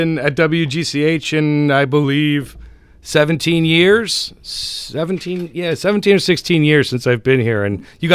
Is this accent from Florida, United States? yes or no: no; Greenwich, Connecticut, United States; I grew up in Greenwich, attended Hamilton Avenue Elementary, Western Middle School, and Greenwich High School